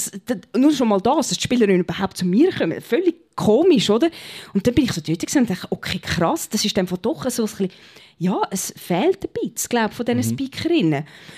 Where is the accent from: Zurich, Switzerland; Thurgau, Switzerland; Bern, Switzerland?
Zurich, Switzerland; accent: Zurich German; Auch wenn wir in Schaffhausen sind, ich habe einen Zürcher Dialekt